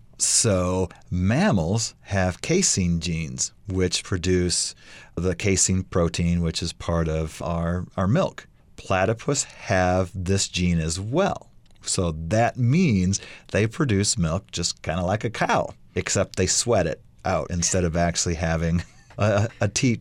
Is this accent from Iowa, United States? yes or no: yes; Iowa, United States; now in Idaho, United States; You know, growing up in the Midwest and Iowa, not a lot of public lands for us to use.